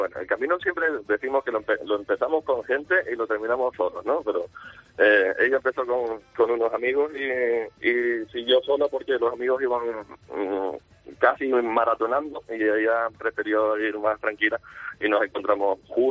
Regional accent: Canary Islands, Spain; now in São Paulo, Brazil; Yo de Tenerife.

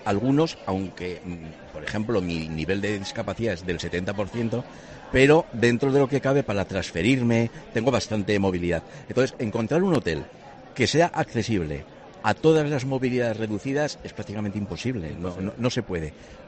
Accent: Zaragoza, Aragon, Spain; De Zaragoza.

